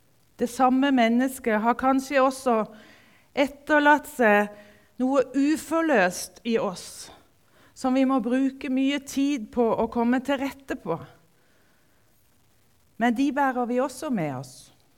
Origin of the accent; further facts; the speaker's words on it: Tveit, Agder, Norway; i den tiden hvor jeg vokste opp i Tveit, som ungdom i hvert fall